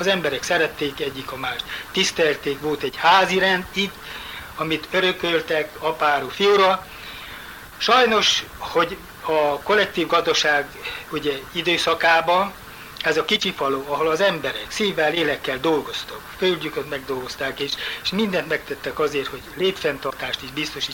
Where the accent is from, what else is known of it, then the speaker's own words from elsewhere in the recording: Árpádfalva, Romania; Árvádfalvi születési lakós vagyok. 1929. március 31-én születtem.